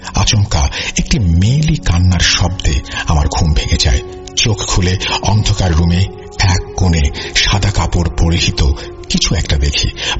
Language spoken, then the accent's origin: Bangla; Brahmanbaria, Chittagong Division, Bangladesh; আমার গ্রামের বাড়ি ব্রাহ্মণবাড়িয়া জেলার বিশ্বরোড নামক একটি এলাকায়।